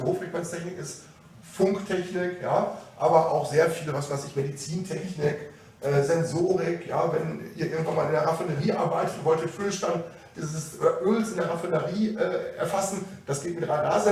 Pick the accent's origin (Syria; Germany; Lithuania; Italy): Germany; Hamm, North Rhine-Westphalia; Ich bin halt aufgewachsen in Hamm auf einem Bauernhof.